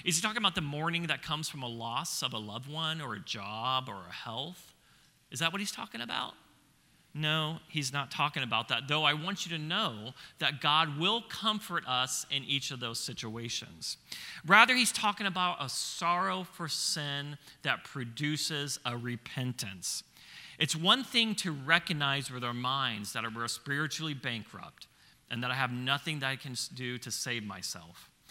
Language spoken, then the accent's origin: English; West Coast, United States; Now, I'm from the West Coast, the best coast.